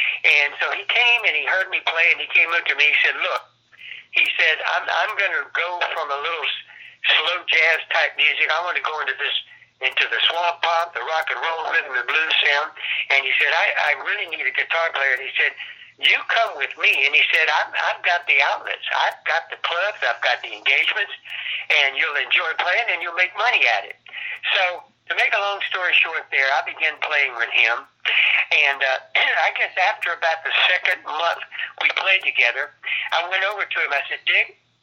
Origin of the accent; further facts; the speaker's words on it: Golden Meadow, Louisiana, United States; born there; I was born down in the Bayou country of Louisiana. I was born in Golden Meadow, Louisiana. My mother was the full-blooded Cajun woman